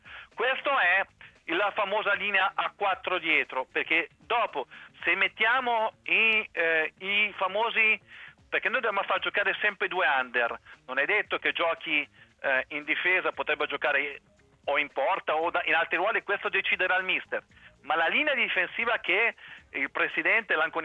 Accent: Ancona, Marche, Italy; io sono d'Ancona, non è che sono... di Ascoli o di qualche altra parte

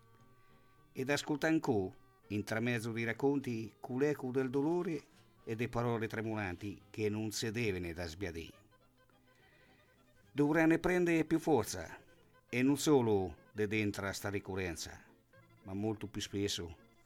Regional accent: Ancona, Marche, Italy; Il bello è che siamo noi d'Ancona che ci rivolgiamo a sta gente

